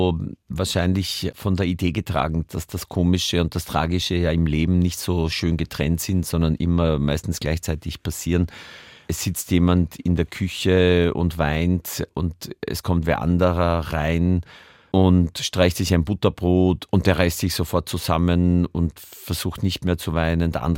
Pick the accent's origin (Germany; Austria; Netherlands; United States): Austria; da dachte ich mir damals, das ist ja fast wie hier bei uns in Österreich, diese Verbindung.